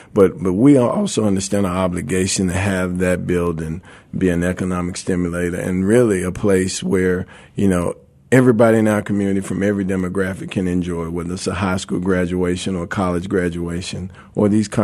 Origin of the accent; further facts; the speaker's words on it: Greensboro, North Carolina, United States; we compete with Greensboro, my hometown.